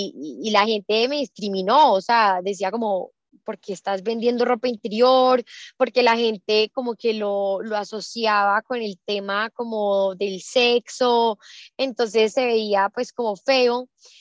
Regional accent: Manizales, Caldas, Colombia; Yo soy de Manizales

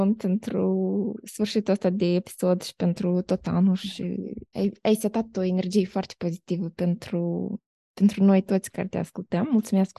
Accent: Moldova; suntem din Moldova și suntem, nu știu, în primul rând, o țară mai aproape de natură

